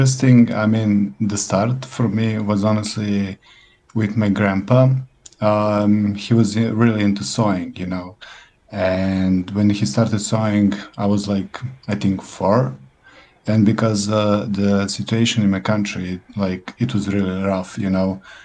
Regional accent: Serbia; I'm a designer from Serbia, and I'm so honored to be here.

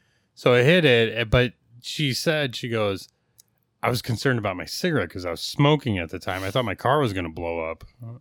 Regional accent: Chicago, Illinois, United States; God, we're from Chicago.

